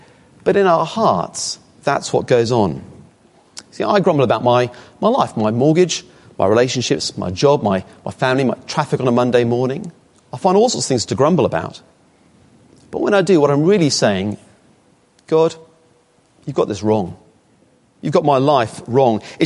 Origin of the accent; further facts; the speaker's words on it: Australia; I'm actually Australian, and we do look up to the British in all sorts of ways.